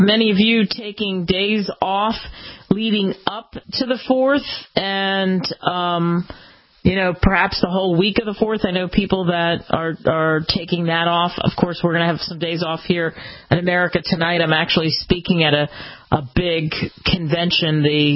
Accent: Pennsylvania, United States; for me it really is significant because I grew up outside of Philadelphia

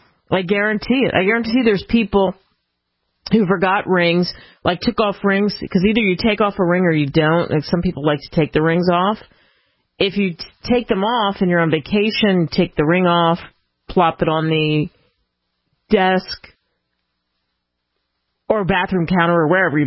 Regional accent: Idaho, United States; We are from Idaho.

